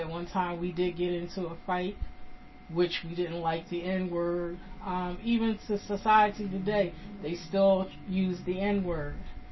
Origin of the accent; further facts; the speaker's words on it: United States; born there; I was born in the United States, So I didn't think that that was right.